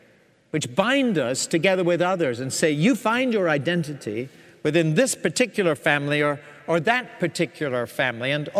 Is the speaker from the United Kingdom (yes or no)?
yes; Scotland, United Kingdom; Don't ever call a Scotsman English. You'll get a visceral response if you do that. We're British, we're from the British Isles, but we are not English, and we will tell you that.